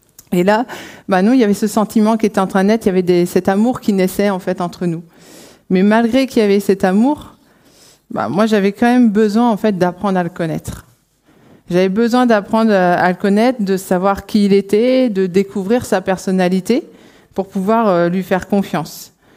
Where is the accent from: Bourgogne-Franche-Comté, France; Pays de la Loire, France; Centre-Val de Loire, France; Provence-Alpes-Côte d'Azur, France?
Pays de la Loire, France; moved away as an adult; moi, je suis originaire de Vendée. Et quand je suis arrivée dans le Nord pour mes études, j'y suis finalement restée par amour aussi.